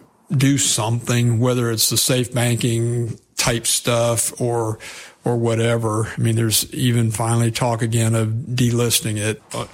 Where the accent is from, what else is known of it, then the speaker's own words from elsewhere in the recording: Eustis, Florida, United States; I was born and raised in Eustis. I still live in Eustis, 4 miles from the house I was raised